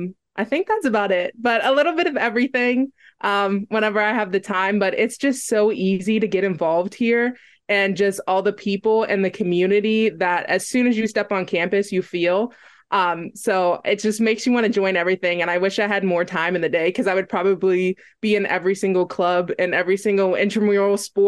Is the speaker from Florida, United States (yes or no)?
no; Pittsburgh, Pennsylvania, United States; Yeah, so I grew up in Pittsburgh, the South Hills of Pittsburgh. I graduated from Bethel Park High School.